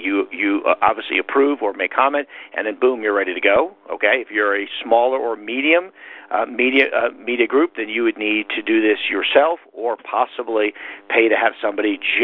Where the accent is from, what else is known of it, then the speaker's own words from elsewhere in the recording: Florida, United States; Hope, you're in my hometown in Florida.